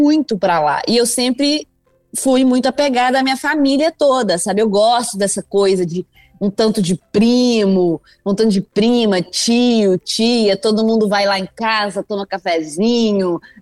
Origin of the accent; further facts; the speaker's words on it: Minas Gerais, Brazil; todo mundo vai entender, eu sou mineira e pronto.